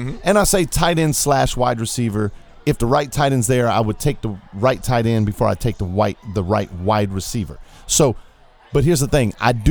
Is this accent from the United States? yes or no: yes; Missouri, United States; You know me, man. I'm from Missouri. It's the show-me state.